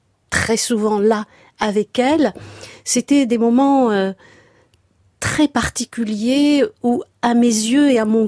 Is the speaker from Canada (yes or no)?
no; Batna, Batna Province, Algeria; born there; je suis allée voir l'endroit où je suis née il y a quelque temps, lors d'un de mes passages dans ma ville natale, qui est Batna